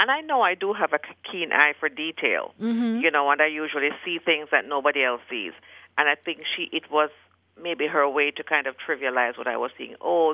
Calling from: Heath, Texas, United States; I am calling from Heath, just a little bit outside of Dallas

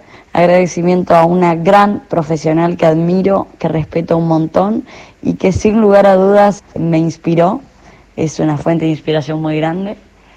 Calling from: Haedo, Buenos Aires Province, Argentina; de Zona Oeste, precisamente de Aedo.

